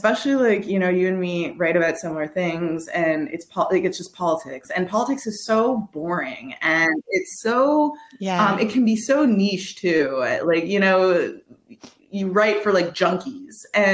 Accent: Quebec, Canada; I'm from Quebec.

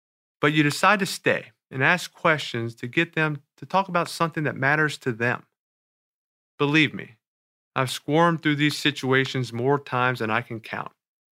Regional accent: New Orleans, Louisiana, United States; In New Orleans, my hometown, Hurricane Katrina shuttered their classrooms and forced thousands to migrate and finish school in other parts of the country.

